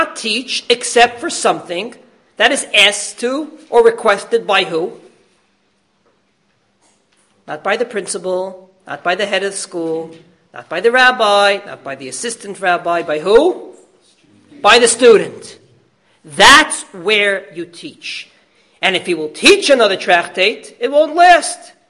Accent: United States; As you know, I can do that. I come from America.

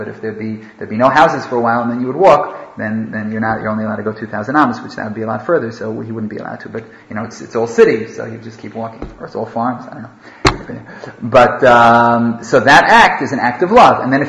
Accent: Manhattan, New York, United States; also born or lived in Oklahoma; I'm from Manhattan, you know what I mean? The whole world for me is Oklahoma. Anything out of Manhattan is Oklahoma. So I used to live in Oklahoma

